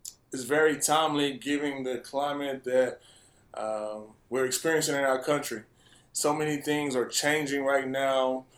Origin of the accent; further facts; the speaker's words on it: Houston, Texas, United States; also born or lived in Los Angeles / Atlanta; now in Austin, United States; Born and raised in Houston, Texas.